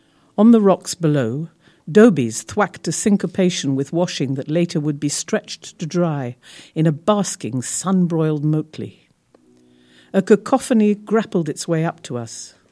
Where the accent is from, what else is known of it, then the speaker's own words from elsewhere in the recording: India; I'm born and brought up in India, and it very much informs my thinking. I miss it very much.